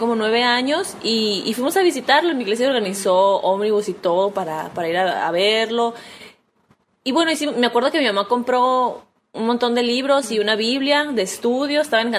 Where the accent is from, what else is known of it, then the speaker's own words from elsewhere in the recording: Mexico; now in Uruguay; ahorita está en Colombia, va para México, para mi tierra, y luego va a venir para acá también.